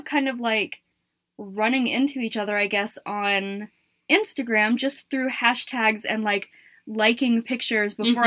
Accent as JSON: {"language": "English", "region": "Virginia", "country": "United States", "tie": "born or raised there", "said": "No, I'm 32, and I am born and raised in Virginia, but soon to be relocating to Connecticut."}